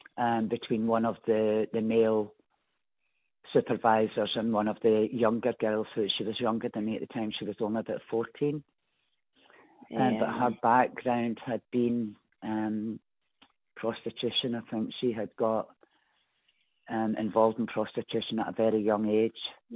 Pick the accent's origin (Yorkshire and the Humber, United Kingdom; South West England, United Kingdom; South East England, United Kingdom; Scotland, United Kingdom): Scotland, United Kingdom; Coatbridge; they came to my hometown of Coatbridge